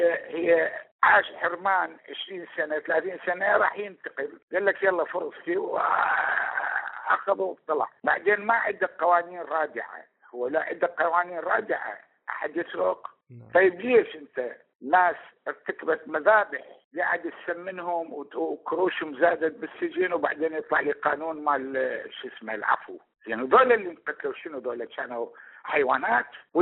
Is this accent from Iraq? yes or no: yes; Iraq; إحنا ضد هذا الشيء يكون عندنا بالعراق